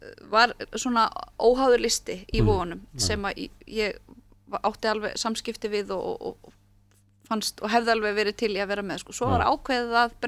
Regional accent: Akureyri, Northeastern Region, Iceland; also born or lived in Strandir; now in Suðurnes, Iceland; ég segist vera strandamaður og frá Akureyri ég segi það, ég fætt þar sko. En ég er nú búin að búa lengst af ég er búin að búa 14 ár á Suðurnesjum

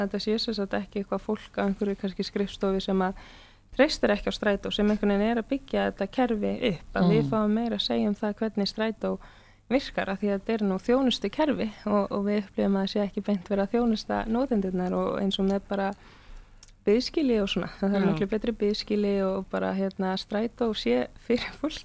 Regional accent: Reykjavík, Capital Region, Iceland; þegar fólk spyr hvaðan ertu og maður segir bara já þú veist breiðolti ég hérna íslensk og þá fólk ekki alveg sammála manni sko því maður með svona dökkt litarhaft.

